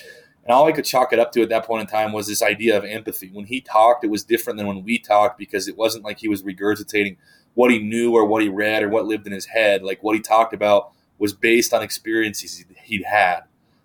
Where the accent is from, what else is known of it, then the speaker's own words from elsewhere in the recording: Ogden, Utah, United States; even though I was from Utah. Wasn't from Provo All-Star area. I was up north more in Ogden is what my town's called.